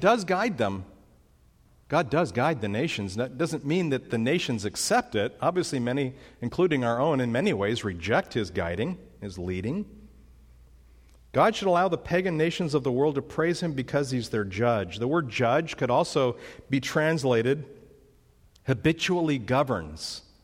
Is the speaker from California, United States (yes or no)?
yes; California, United States; I was born and raised in California. That's a different state now.